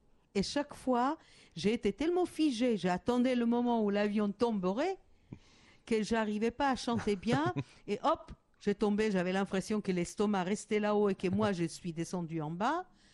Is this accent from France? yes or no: no; Israel; French is a second language; écoutez-moi, j'existe, je viens d'Israël et je vais vous chanter quelques chansons. J'ai un gros accent, bien sûr